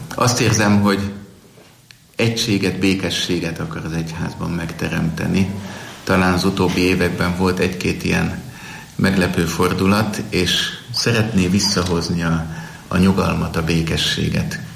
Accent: Budapest, Hungary; Én második kerületben értelmiségi, nagyon vallásos közegben nőttem föl, szinte búrra alatt

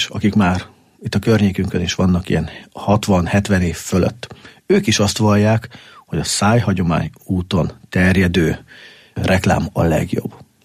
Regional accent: Miskolc, Borsod-Abaúj-Zemplén, Hungary; born there; now in Eger, Hungary; én nem tőzsgyökeres, egri vagyok. Én Borsod megyei származású Miskolc, ugye, mi hazánk, vagy az én szülővárosom.

